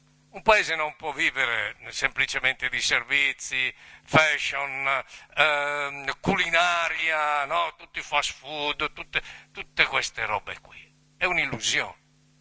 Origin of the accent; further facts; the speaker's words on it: Sesto San Giovanni, Lombardy, Italy; Io sono di Sesto San Giovanni, ho respirato smog e sono cresciuto lo stesso